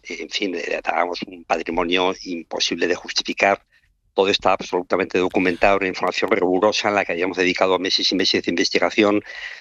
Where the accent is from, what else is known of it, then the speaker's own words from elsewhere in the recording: Pamplona, Navarre, Spain; encontré el piso en el que vivía en Pamplona, muy cerca al Colegio de Jesuitas, donde yo había estudiado, yo soy de Pamplona